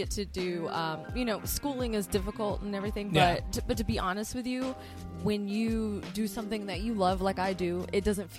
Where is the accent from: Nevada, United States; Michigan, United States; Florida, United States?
Florida, United States; Pearson; Central Florida is my home. So for those thinking, you know, oh, she's from Texas. No, actually, I'm from Volusia County.